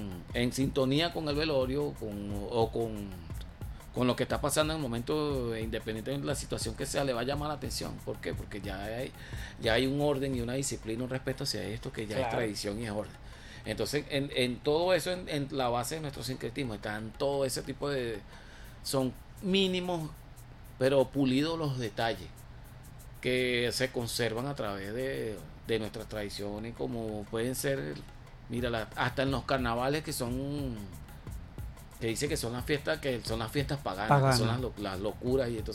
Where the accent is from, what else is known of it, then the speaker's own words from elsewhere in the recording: Venezuela; la fe y la devoción hacia nosotros como venezolanos, hacia Santísimo Madero.